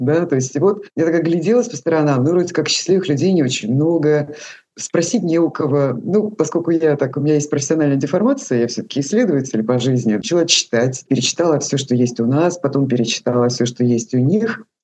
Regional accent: Kazakhstan; born there; Родилась в Казахстане

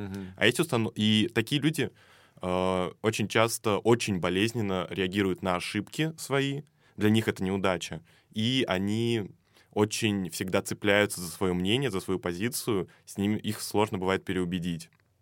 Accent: Moscow, Russia; born there; я живу в Москве, я родился в Москве

